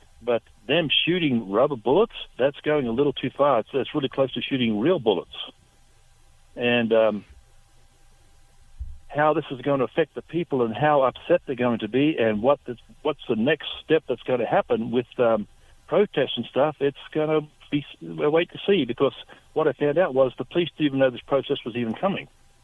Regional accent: Beaudesert, Queensland, Australia; And I've been told from my hometown where I grew up in Beaudesert, they've now opened the rifle range back up again, so people are out there practicing.

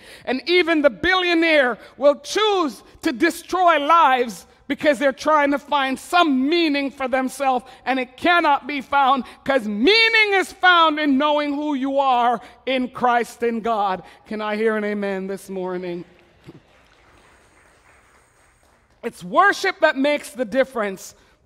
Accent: Montreal, Quebec, Canada; I loved growing up in Montreal

